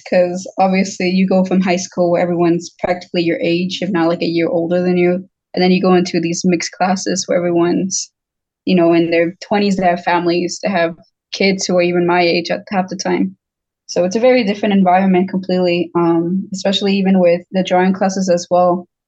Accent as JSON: {"language": "English", "town": "El Paso", "region": "Texas", "country": "United States", "tie": "born or raised there", "said": "Well, I mean, I'm from here. I'm from El Paso. I was born here and I guess been raised here. I'm barely 19."}